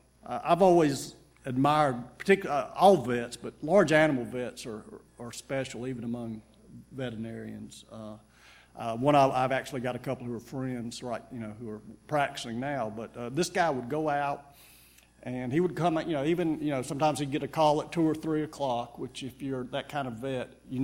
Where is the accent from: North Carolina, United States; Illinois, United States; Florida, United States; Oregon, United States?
North Carolina, United States; When I was growing up in Western North Carolina, my uncle was a farmer and had a farm near Boone